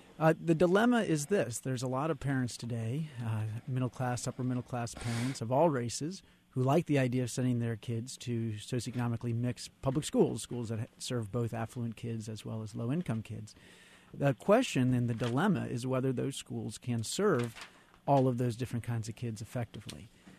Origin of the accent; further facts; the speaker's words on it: Chesterfield, Missouri, United States; I grew up in West County, outside of St. Louis, Chesterfield, in the Parkway School District.